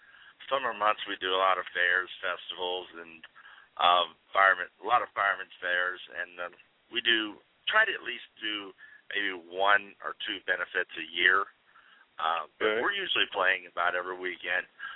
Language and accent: English; Tulsa, Oklahoma, United States; moved away as an adult; now in Pittsburgh, United States; I'm originally a southern boy. I grew up around the Tulsa, Claremore, Oklahoma area. It's where a lot of my childhood and adult years were raised there. And about when I was about 21, 22, I moved up here to the Pennsylvania state.